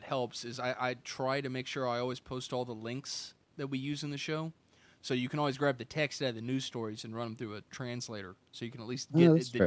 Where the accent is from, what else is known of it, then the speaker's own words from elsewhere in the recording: United States; accent: hick; I'm obviously in the States, and usually, I'm mid-southern states, so I guess I've got a little bit of a hick accent going on.